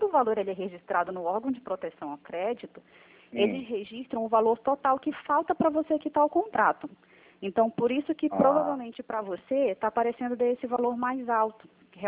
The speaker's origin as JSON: {"language": "Portuguese", "town": "Belém", "region": "Pará", "country": "Brazil", "lives_now": "Curitiba, Brazil", "said": "Eu sou de Belém, eu moro em Curitiba já há uns 6 anos."}